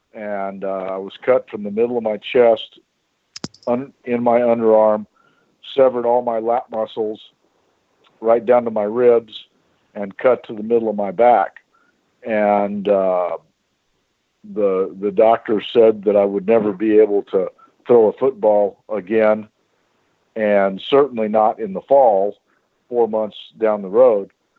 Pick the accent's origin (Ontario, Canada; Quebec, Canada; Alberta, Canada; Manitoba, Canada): Alberta, Canada; Calgary; born there; I was born in Calgary.